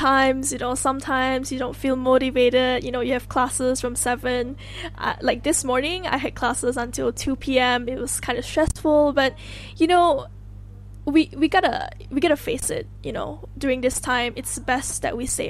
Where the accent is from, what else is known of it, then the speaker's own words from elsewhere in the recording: Kuching, Sarawak, Malaysia; I'm 17. I'm from Kuching, Sarawak.